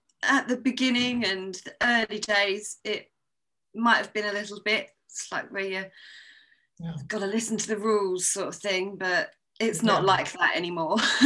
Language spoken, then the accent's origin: English; South East England, United Kingdom; I'm from Sussex in the UK.